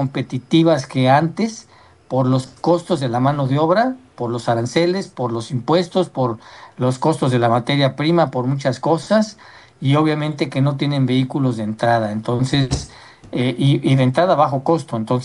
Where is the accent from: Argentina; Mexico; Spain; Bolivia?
Mexico; soy el único mexicano que viene aquí representando orgullosamente, bueno, pues a mi país